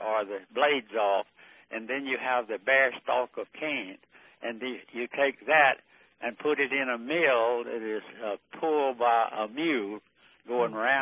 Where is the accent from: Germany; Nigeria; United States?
United States; Alabama; born there; I was born in Alabama, the 19th day of September, 1919, in a log house.